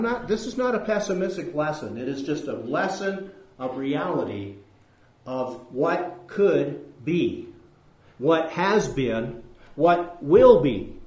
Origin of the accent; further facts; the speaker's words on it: California, United States; I grew up in Northern California. There were churches all up and down the I-5 corridor there, up in the Central Valley.